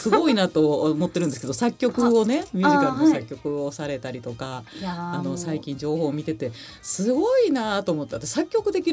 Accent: Nara, Japan; now in Tokyo, Japan; もともとは俳優になりたかった、なりたくて、はいはいはい、奈良から上京してきたっていうのがあるんですけど

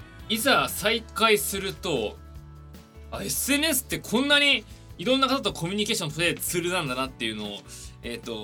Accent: Tokyo, Japan; 今31歳ですね。東京生まれ、東京育ち、はい、もうめちゃくちゃ都会っ子ですね。

